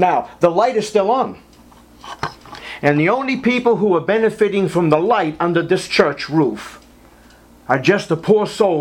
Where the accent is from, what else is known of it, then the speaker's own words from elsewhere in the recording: East Coast, United States; I was raised on the East Coast.